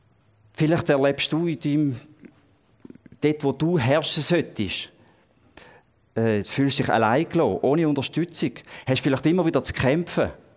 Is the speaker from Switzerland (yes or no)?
yes; Switzerland; Also wir würden uns ja als Schweizer auch wehren